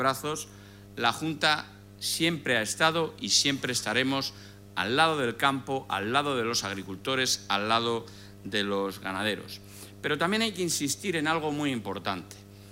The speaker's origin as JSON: {"language": "Spanish", "region": "Castile and León", "country": "Spain", "said": "algunas claves que hacen de mi tierra, de nuestra tierra, de Castilla y León, una realidad pujante"}